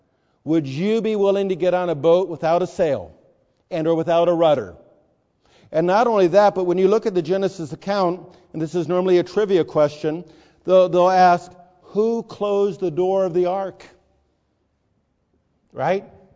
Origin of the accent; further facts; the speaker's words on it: Newport Beach, California, United States; I grew up earlier on in Newport Beach, every boat had this.